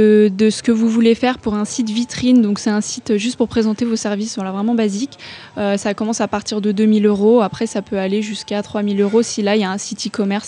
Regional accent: Chamonix, Auvergne-Rhône-Alpes, France; born there; Je suis née à Chamonix et voilà, c'est ma ville de cœur. J'ai envie de rester ici

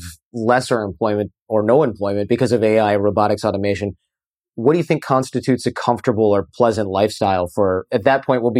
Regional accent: Michigan, United States; because I grew up in Michigan and I want to run barefoot on a cool patch of real grass in the hot summer

